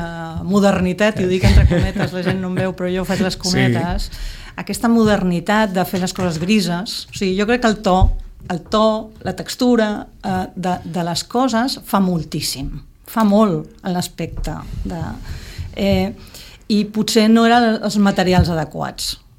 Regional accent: Tarragona, Catalonia, Spain; Jo soc de Tarragona, un dia els hi explicaré.

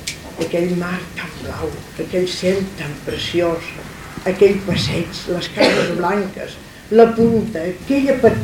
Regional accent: Sitges, Catalonia, Spain; si tu sabessis el que és viure en el meu poble, no és un poble, és una gran casa. Jo vaig pels carrers de Sitges.

